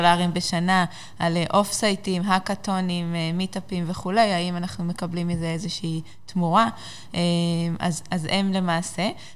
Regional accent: Regba, Northern District, Israel; מהצפון, אני במקור מהגליל, כולנו צפוניים

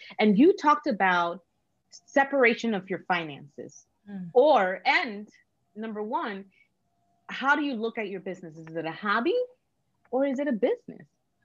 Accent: New York, United States; We're from New York. We have bodegas.

